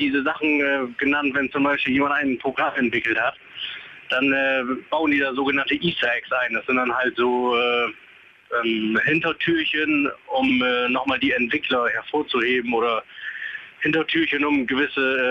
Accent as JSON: {"language": "German", "town": "Oldenburg", "region": "Lower Saxony", "country": "Germany", "said": "Da ich rufe zwar nicht aus Oldenburg an, aber ich komme aus Oldenburg, ja."}